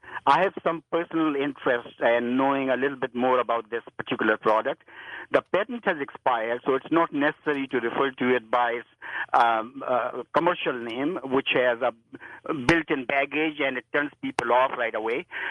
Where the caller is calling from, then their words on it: British Columbia, Canada; I'm phoning from British Columbia